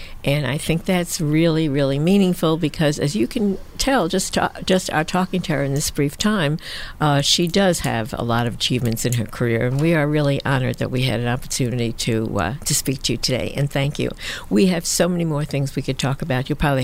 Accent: New York, United States; accent: New York; plus my still accent. So, from New

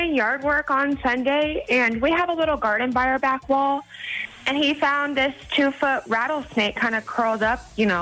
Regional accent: Phoenix, Arizona, United States; I'm from Phoenix, Arizona.

